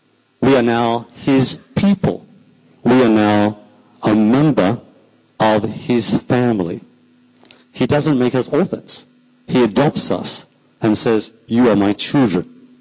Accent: Australia; So I'm just an Australian, right? As the English people like to say, we're from the convicts or the prisoners, right? So we've got convict prison blood in us, right?

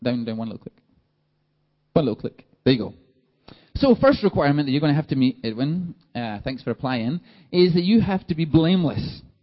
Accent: Scotland, United Kingdom; For those of you who don't know, I'm from Scotland, and I am the presiding elder

